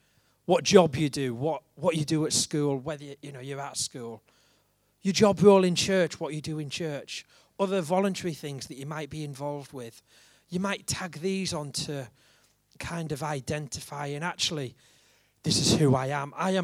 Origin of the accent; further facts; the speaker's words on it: Grangetown, North East England, United Kingdom; I grew up near Middlesbrough in a place called Grangetown, a place with not such a great reputation. And I was a kid in this place. I went to school just outside of Grangetown.